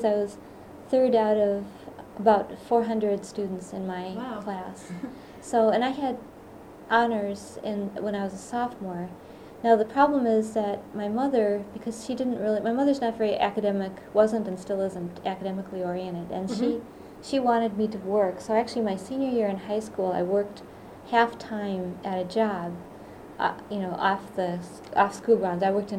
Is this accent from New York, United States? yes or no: no; Wauwatosa, Wisconsin, United States; also born or lived in Milwaukee; I was born in Wisconsin, in Milwaukee, actually. And then at an early age, my parents moved just to a suburb of Milwaukee, so in Wauwatosa.